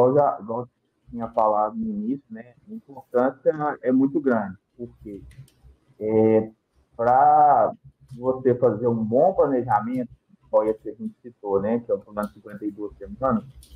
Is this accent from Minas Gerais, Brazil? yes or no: yes; Minas Gerais, Brazil; Eu morei muito... minha cidade é próxima a Juiz de Fora, né? Minas Gerais, próximo ao Rio.